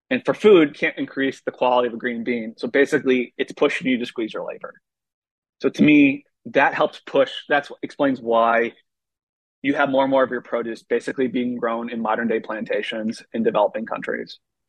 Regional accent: Iowa, United States; And growing up in Iowa, it's just like, oh yeah, like backbone's closed again.

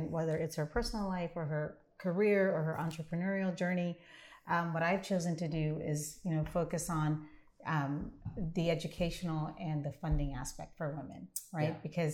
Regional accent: Columbia, Maryland, United States; I grew up in Columbia, Maryland.

